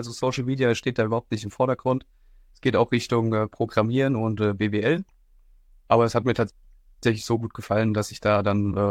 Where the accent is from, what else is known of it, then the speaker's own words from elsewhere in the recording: Hesse, Germany; ich bin 25 Jahre alt, ich komme aus Mittelhessen